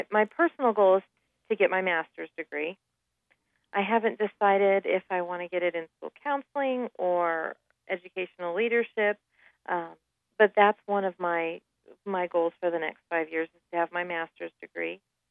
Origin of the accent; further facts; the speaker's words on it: Las Vegas, Nevada, United States; also born or lived in Buffalo; I was born in Buffalo, New York, but I was raised in Las Vegas. We moved to Montana in 2006.